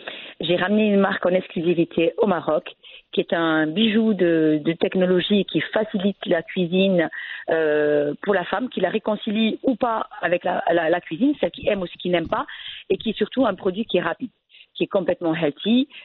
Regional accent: France; moi je suis née en France. Donc j'ai grandi en France, je suis fille d'ouvrier, manœuvre qui est venue en France pour travailler pour sa famille.

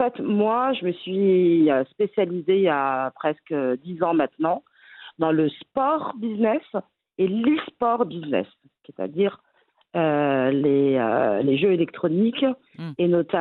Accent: Paris, Île-de-France, France; J'ai fait mes études en France, j'ai grandi en France et en plus, plus spécifiquement, à Paris.

